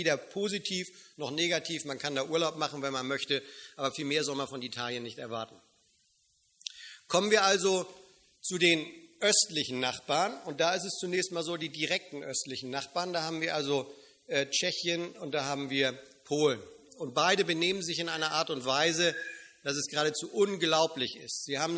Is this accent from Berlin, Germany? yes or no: no; Hamburg, Germany; ich komme ja aus Hamburg